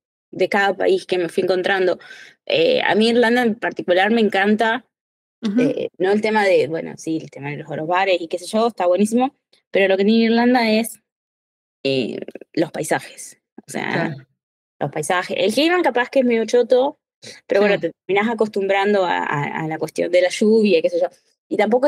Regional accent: General Roca, Río Negro, Argentina; also born or lived in Buenos Aires; now in Dublin, Ireland; Bueno, soy originariamente de General Roca, Río Negro. Viví 10 años en Buenos Aires, así como que estoy un poco, mi corazón está un poco repartido. Y ahora sí. Vivo en Dublín.

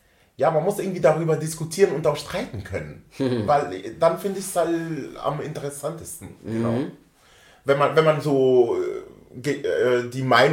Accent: Baden-Württemberg, Germany; now in Hamburg, Germany; Ich bin immer noch der gleiche Junge aus einer Kleinstadt bei Freiburg.

